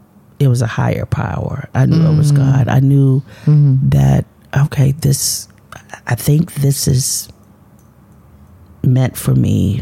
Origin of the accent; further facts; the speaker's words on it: Harrisonburg, Virginia, United States; is being able to serve my hometown, but also all the people that I come into contact with, hearing their stories, mm-hmm. understanding why they have chosen Harrisonburg to be their home